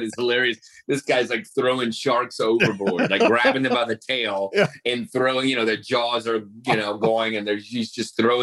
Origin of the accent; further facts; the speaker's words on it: Morgan City, Louisiana, United States; born there; I was born in Morgan City about probably 30 minutes, 45 minutes to the west.